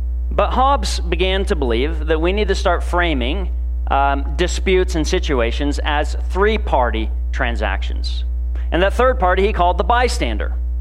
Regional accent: Canada; sometimes when I get around Canadians, my accent reverts a little bit.

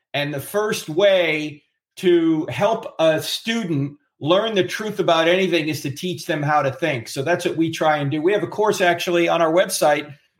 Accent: New Jersey, United States; Well, I grew up in New Jersey, so I was Catholic because it's the law.

